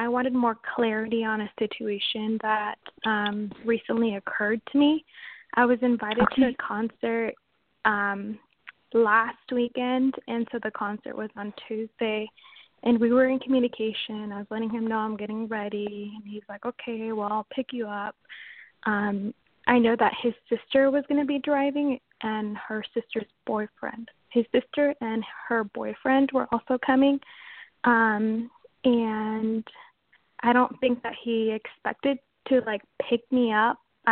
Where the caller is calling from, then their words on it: Washington, United States; I'm calling from Washington State.